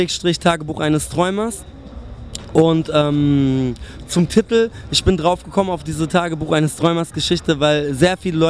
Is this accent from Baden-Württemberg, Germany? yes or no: yes; Stuttgart, Baden-Württemberg, Germany; ich komme aus Stuttgart